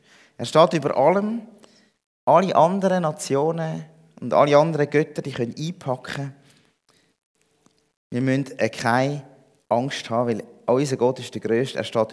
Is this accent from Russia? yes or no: no; Interlaken, Bern, Switzerland; hier in der Schweiz, wo wir herkommen, und dort, wo ich herkomme, vielleicht noch ein bisschen spezieller in Interlaken und Umgebung